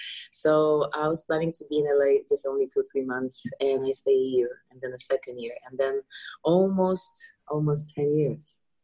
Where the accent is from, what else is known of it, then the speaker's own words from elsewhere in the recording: Wałbrzych, Lower Silesian Voivodeship, Poland; moved away; also born or lived in Warsaw; It started over 20 years ago when I left my hometown, Wałbrzych, back in 1999.